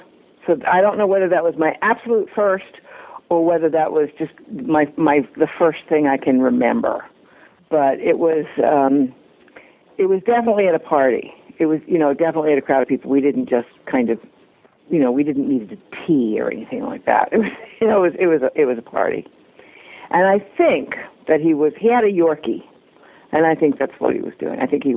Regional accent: Baltimore, Maryland, United States; When I came back, and John was from Baltimore, I was from Baltimore, but we hadn't known each other here.

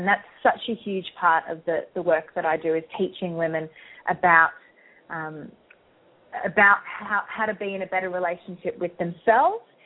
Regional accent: Australia; accent: Australian; Yes, my Australian accent, that's right.

